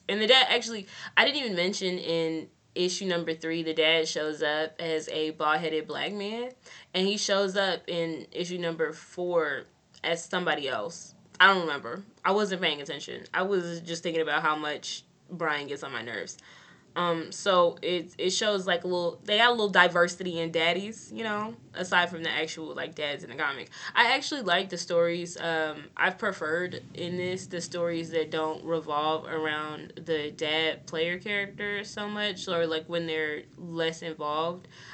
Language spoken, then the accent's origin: English; Texas, United States; I did, but that's because, like, I'm from Texas. We get rowdy.